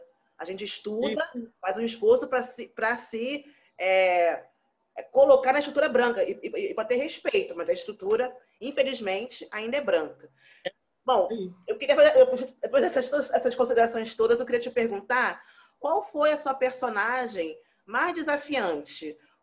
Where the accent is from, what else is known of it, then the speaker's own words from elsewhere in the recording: Rio de Janeiro, Brazil; Eu sou nascida e criada em Acari, na Zona Norte, na periferia, muito longe do centro do urbano.